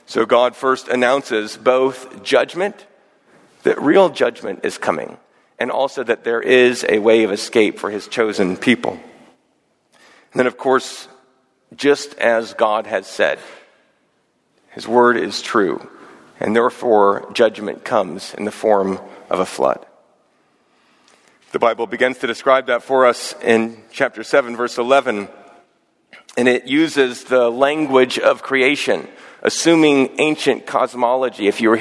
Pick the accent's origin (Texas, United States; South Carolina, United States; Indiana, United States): Texas, United States; Houston; I grew up in Houston, Texas, my hometown. We saw, when I was in high school, a massive flood.